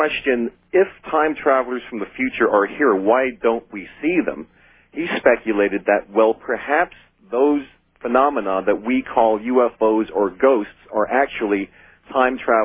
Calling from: Yonkers, New York, United States; I'm calling from Yonkers, New York, listening on talk radio out of Philadelphia.

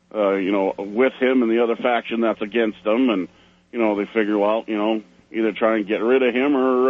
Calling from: Alberta, Canada; I'm calling from Alberta, Canada.

